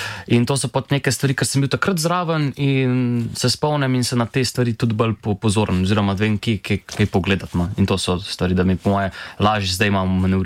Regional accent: Škofja Loka, Upper Carniola, Slovenia; kaj prihajam iz Škofje Loke, zato ker je glih 25 km, ne 26

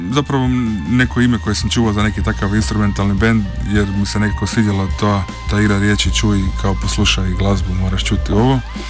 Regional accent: Ist, Zadar County, Croatia; now in Zagreb, Croatia; Ja sam sa Malog otoka Ista kod Zadra

